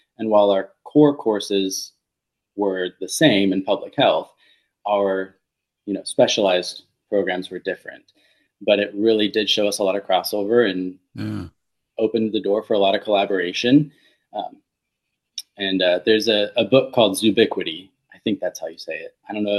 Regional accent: Phoenix, Arizona, United States; I was also from Phoenix, and we didn't have a state vet school.

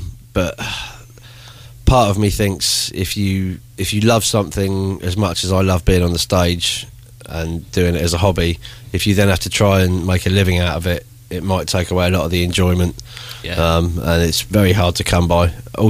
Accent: South East England, United Kingdom; I was born on the Isle of Wight and brought up here.

